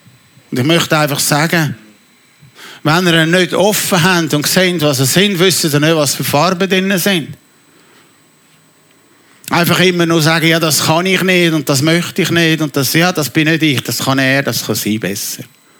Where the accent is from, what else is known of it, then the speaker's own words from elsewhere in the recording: Switzerland; Als eine Einzelperson, als eine Gemeinde, als ein Teil vom Talkessel, als ein Schweizer, als ein Europäer